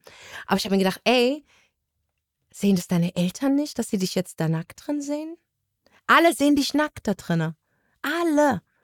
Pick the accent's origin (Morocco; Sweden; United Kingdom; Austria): Morocco; Also, naja, ich bin ja Marokkanerin. Und algerisches Blut fließt auch in mir.